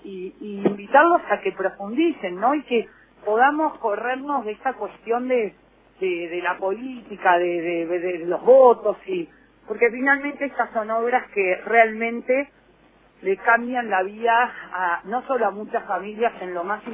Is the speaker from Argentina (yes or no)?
yes; Argentina; a mí desde lo como argentina me alegra muchísimo, porque si bien no soy jujeña